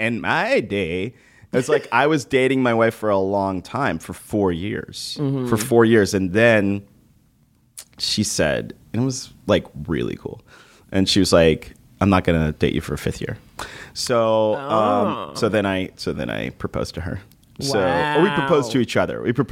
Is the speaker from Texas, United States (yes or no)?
yes; Texas, United States; Like, yes, because I'm not from New York, so I'm able to kind of chill her out, which is great. Mm-hmm. And she loves that about me. But being from Texas, big personality, so it kind of works.